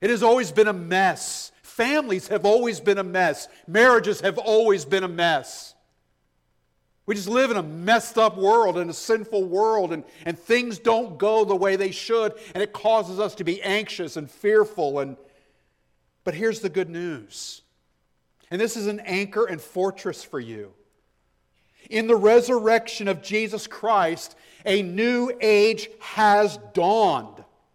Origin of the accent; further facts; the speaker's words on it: United States; I was in a very dangerous place, being an American, living in a place in sub-Saharan Africa that's dominant Muslims, and not only Muslims, but very, very radical ones.